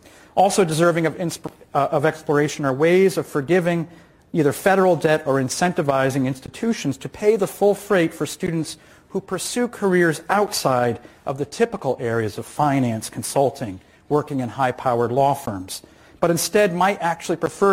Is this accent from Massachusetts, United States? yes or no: no; Indiana, United States; they went silent when corporations like Apple were bullying my home state of Indiana.